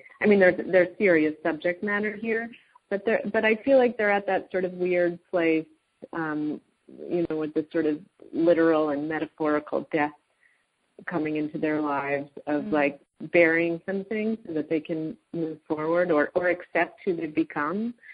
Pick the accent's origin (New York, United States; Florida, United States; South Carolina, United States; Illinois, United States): New York, United States; Woodstock; I grew up in Woodstock, New York, so I always. I am from a very small town